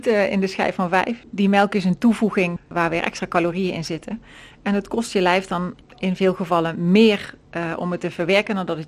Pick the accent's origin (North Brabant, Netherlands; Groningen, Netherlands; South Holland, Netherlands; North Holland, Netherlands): North Brabant, Netherlands; Cuijk; Ik kom uit Kuik.